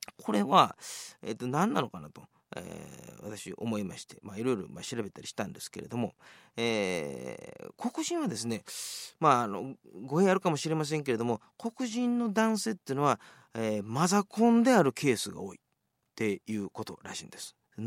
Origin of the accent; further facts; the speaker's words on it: Himeji, Hyogo, Japan; 待望の、私の故郷でございます姫路で、ライブを行うことが、決定いたしました。